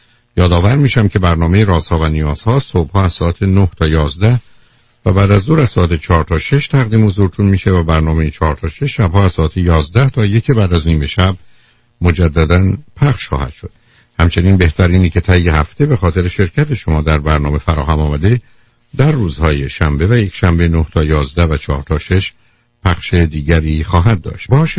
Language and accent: Persian; Iran; ما ایرانی هستیم